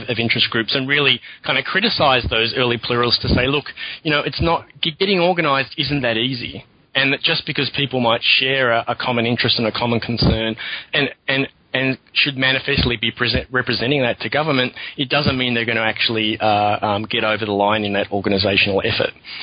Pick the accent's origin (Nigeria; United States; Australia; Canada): Australia; even though I'm Australian and I've worked mostly in Europe